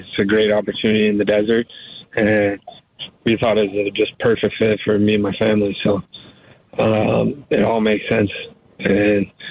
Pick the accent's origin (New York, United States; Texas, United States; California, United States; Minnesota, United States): Minnesota, United States; I grew up here in Minnesota, basically, and going to leave a lot of good friendships behind